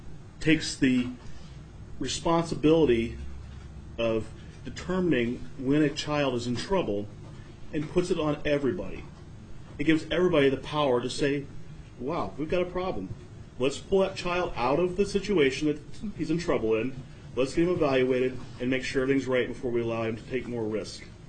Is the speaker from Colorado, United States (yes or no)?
no; Fairbanks, Alaska, United States; I'm from Fairbanks.